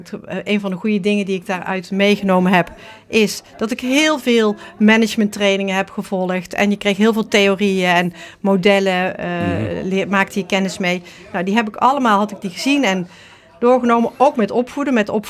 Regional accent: Eindhoven, North Brabant, Netherlands; Ik ben opgegroeid in Brabant, in Eindhoven. Heel leuk. En daarna ben ik naar Utrecht vertrokken om te studeren.

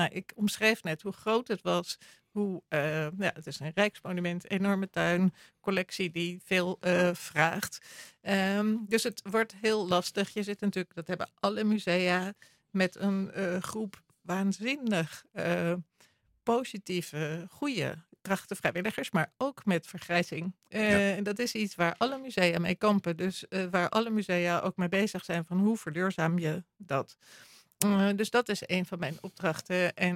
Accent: North Holland, Netherlands; now in Apeldoorn, Netherlands; Ik woon nu al heel lang in Apeldoorn, maar ik kom oorspronkelijk uit het Gooi.

